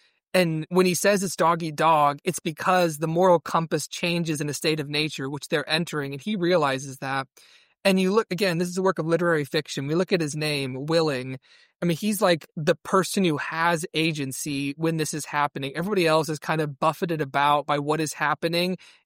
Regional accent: United States; it's very impactful to read this as an American

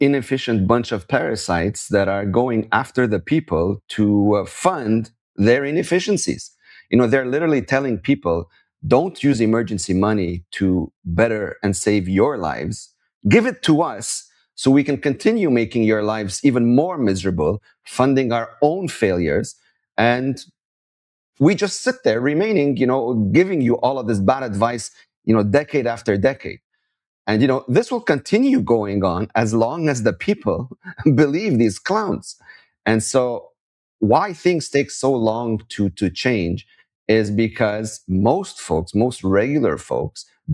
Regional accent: India; as an Indian citizen, I would highly recommend you save yourself and ignore these people

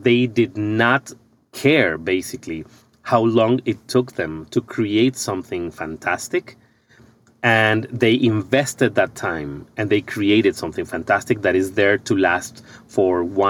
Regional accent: Ecuador; moved away as an adult; now in United States; when I came to the U.S. in 2016, I'm originally from Ecuador.

